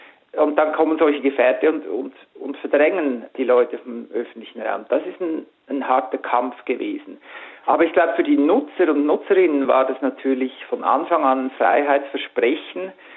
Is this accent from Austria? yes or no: no; Switzerland; Aber ich bin Schweizer